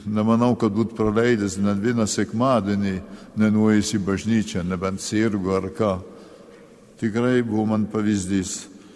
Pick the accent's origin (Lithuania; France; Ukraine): France; augau šeimoje, tada buvau Prancūzijoje, tikrai tikinčiųjų tėvų šeimoje